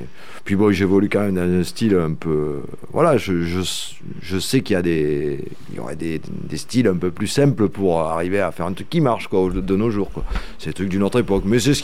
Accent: Occitanie, France; Et moi, je surveille la frontière de l'Aveyron, mais depuis le Lot, à Chacamenaclo.

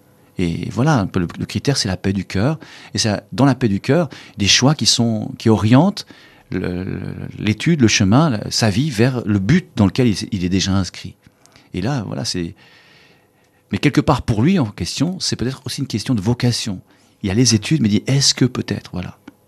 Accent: Lausanne, Vaud, Switzerland; bon, je suis de Lausanne, je vais à Genève

